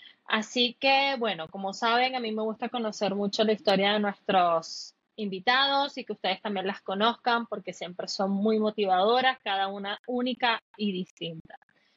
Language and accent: Spanish; Venezuela; o por lo menos en Venezuela, en mi país, no sé cómo es en México